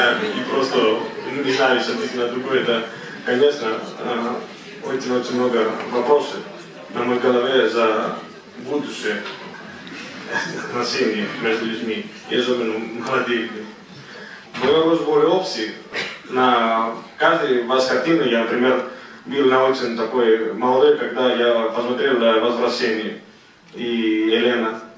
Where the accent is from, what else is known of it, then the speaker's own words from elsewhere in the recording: Greece; Russian is a second language; Как иностранец, я из Греции